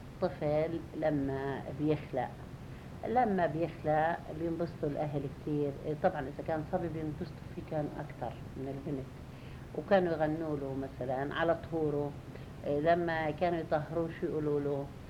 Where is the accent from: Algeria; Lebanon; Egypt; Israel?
Israel; Haifa, Haifa District; born there; من مواليد حيفا سنة 1944.